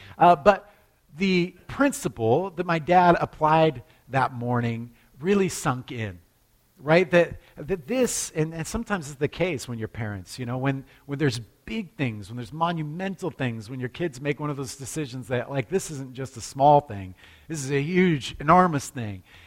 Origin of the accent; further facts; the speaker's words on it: Alaska, United States; I grew up in Alaska, and I liked matches, okay?